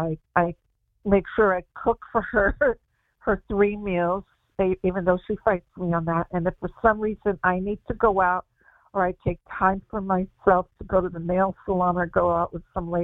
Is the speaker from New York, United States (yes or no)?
yes; New York, United States; born there; But Mom, I'm an American. I was born in New York. I hardly know how to speak Spanish.